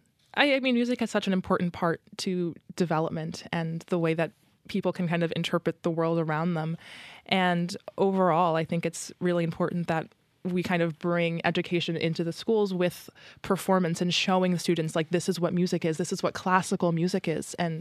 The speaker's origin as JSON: {"language": "English", "town": "Titusville", "region": "New Jersey", "country": "United States", "tie": "born or raised there", "said": "I grew up in Titusville, New Jersey, which is about half an hour outside of Princeton."}